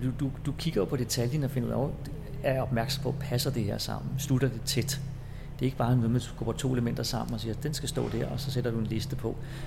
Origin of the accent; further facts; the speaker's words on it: Frederiksberg, Capital Region of Denmark, Denmark; Jeg er født og opvokset inde på Frederiksberg.